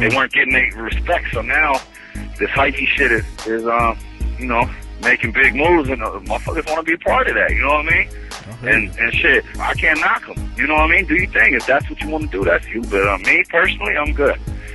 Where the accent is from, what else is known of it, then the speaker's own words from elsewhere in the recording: South San Francisco, California, United States; I'm from the hood. I'm from Cypress Block, east side, south San Francisco.